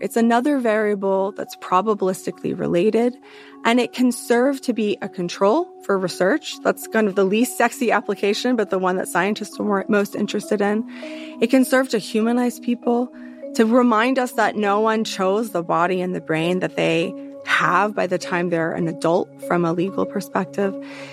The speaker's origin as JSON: {"language": "English", "region": "Southern United States", "country": "United States", "accent": "Southern", "said": "I'm going to try to put that in my Southern accent and take that from here."}